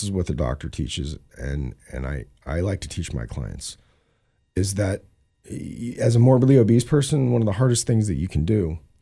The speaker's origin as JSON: {"language": "English", "town": "San Leandro", "region": "California", "country": "United States", "tie": "born there", "said": "Well, I was born in San Leandro."}